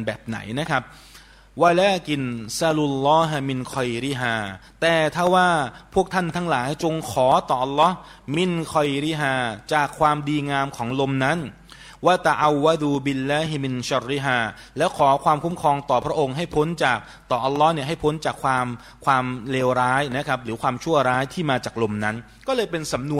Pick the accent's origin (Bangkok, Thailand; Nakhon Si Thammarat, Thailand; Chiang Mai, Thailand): Bangkok, Thailand; ผมเป็นคนหนึ่งนะคนเราคนกรุงเทพนะครับคนกรุงเทพเนี่ยจะไม่ค่อยชอบฝนเท่าไหร่